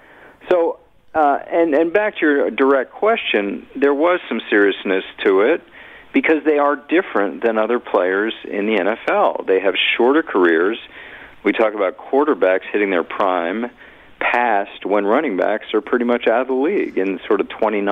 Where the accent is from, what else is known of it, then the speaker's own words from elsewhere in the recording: Washington, District of Columbia, United States; I grew up in Washington, D.C. At that time, they were called the Bullets, so that was my boyhood team